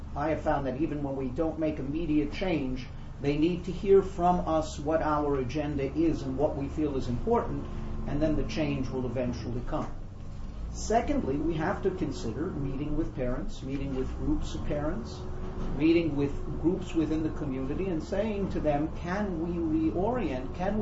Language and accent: English; West Hempstead, New York, United States; I'm very proud that the first of those questions came from my hometown, West Hempstead.